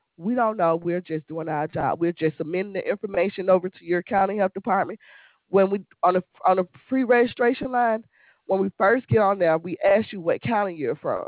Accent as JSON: {"language": "English", "town": "Montgomery", "region": "Alabama", "country": "United States", "said": "but I don't even know what OWA is because we're all from Montgomery, Alabama."}